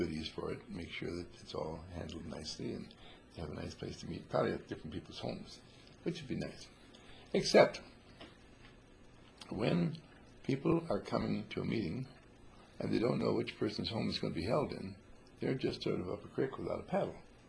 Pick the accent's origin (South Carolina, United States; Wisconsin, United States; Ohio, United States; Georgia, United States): Wisconsin, United States; Wauwatosa; born there; Where I was born is Wauwatosa in Milwaukee.